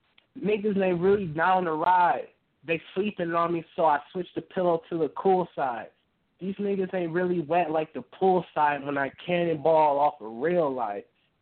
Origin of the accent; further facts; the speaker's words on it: Detroit, Michigan, United States; I'm from Detroit.